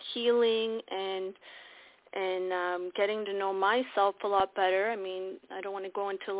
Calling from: Ontario, Canada; I'm calling from Ontario

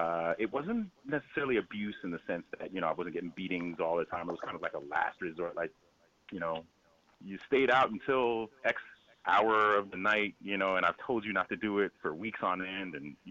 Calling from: Piscataway, New Jersey, United States; I am calling from Piscataway, New Jersey

